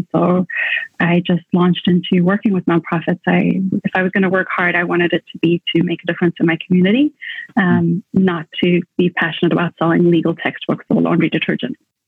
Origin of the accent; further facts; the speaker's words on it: Botswana; named after a tree from a nature reserve where I grew up in Botswana